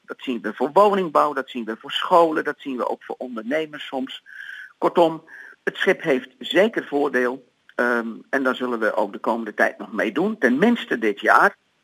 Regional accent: Barneveld, Gelderland, Netherlands; Sommige gemeenten, zoals in Barneveld, waar ik vandaan kom, daar is geen water.

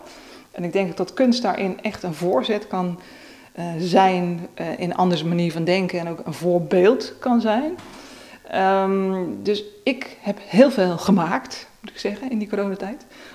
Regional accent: Krimpen aan den IJssel, South Holland, Netherlands; Ja, dat vind ik heel fijn. Dat is waar ik vandaan kom, dat is mijn grond.

